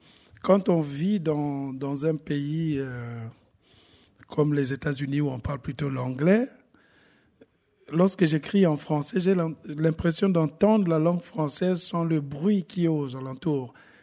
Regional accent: Republic of the Congo; Il faut vraiment aller la creuser plutôt dans mon enfance, dans mon pays natal, le Congo-Brazzaville.

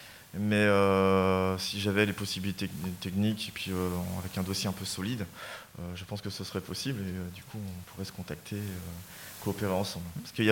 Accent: Brittany, France; Je suis pas très anglicisme. Je viens de Bretagne.

